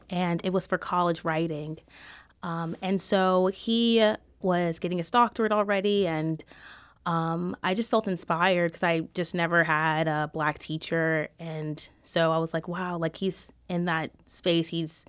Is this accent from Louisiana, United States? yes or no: yes; New Orleans, Louisiana, United States; So I'm originally from New Orleans. I come from a very large family, and I was fortunate to attend a private school growing up.